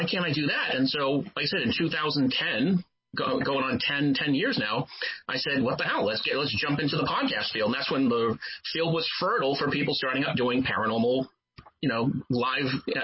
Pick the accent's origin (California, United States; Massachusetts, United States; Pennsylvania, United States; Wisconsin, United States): Massachusetts, United States; Boston; No, because, I mean, I grew up in Boston. You can probably figure it out from the accent. And I lived one town over from Salem, Massachusetts.